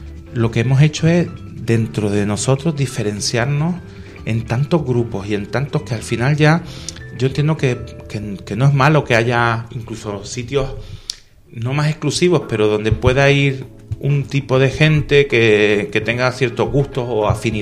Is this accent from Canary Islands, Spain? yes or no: yes; Canary Islands, Spain; now in Granada, Spain; Yo me considero granadino ya y me moriré siendo canario y granadino, y con mucho orgullo.